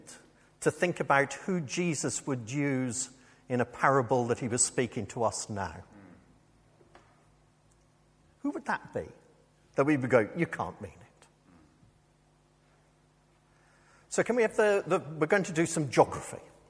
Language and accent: English; Northern Ireland, United Kingdom; I come from Northern Ireland. It is rife.